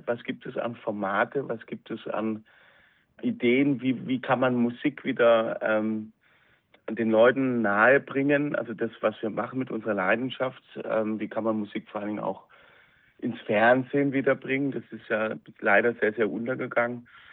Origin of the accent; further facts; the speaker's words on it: West Germany, Germany; ich überhaupt als Wessi überhaupt nicht so auf dem Schirm hatte